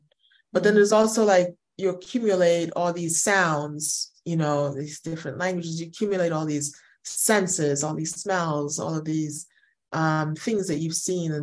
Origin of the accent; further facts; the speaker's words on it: Lagos, Nigeria; born there; I was born in Lagos, and we're born in Nigeria.